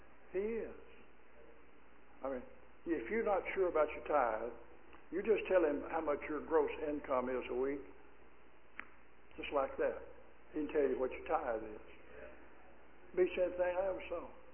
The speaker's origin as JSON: {"language": "English", "region": "Arkansas", "country": "United States", "tie": "born there", "said": "Now, I was born in Arkansas. Holy applause. I'm born in Arkansas."}